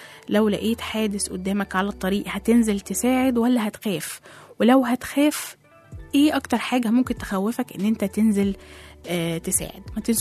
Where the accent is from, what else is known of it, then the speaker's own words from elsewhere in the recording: Egypt; انا كمواطن مصري ماليش اي واسطة لا في الشرطة ولا في الجيش، انا مواطن مصري عادي جدا.